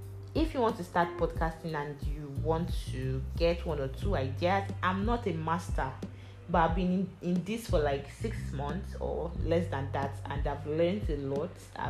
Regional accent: Nigeria; The first on my list as a Nigerian is NYSC, guys.

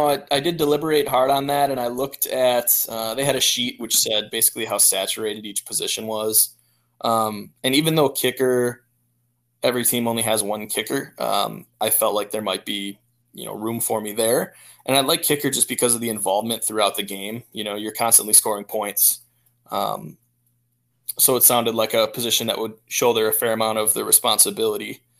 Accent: Wisconsin, United States; Yeah, so I'm from Wisconsin, so that's kind

